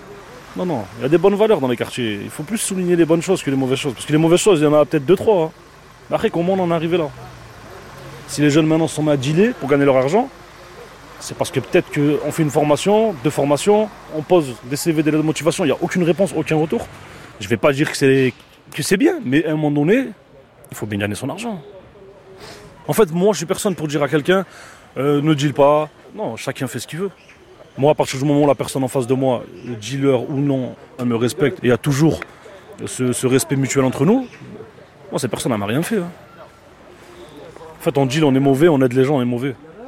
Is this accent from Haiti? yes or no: no; France; 31 ans. J'ai grandi à Fourchevieille. C'est plus un quartier de travailleurs qu'un quartier de dealers.